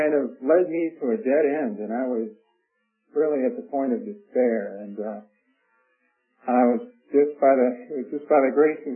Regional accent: Detroit, Michigan, United States; I'm from Detroit originally

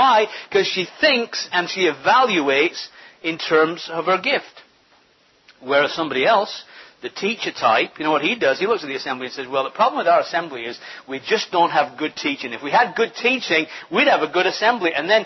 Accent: England, United Kingdom; I might say I'm an Englishman, but what's an Englishman?

